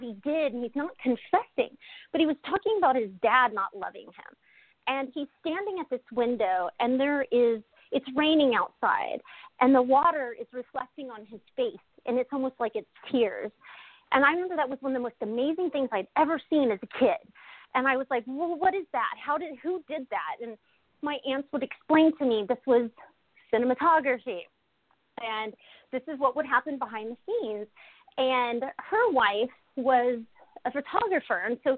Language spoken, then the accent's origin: English; Kansas, United States; I'm from Kansas originally, and she worked in the prison system in Kansas